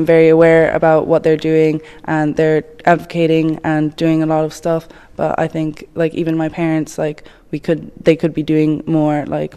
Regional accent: Ballydehob, Munster, Ireland; I'm from Ballady Hob in West Cork

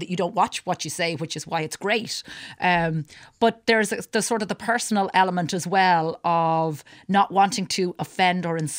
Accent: Ireland

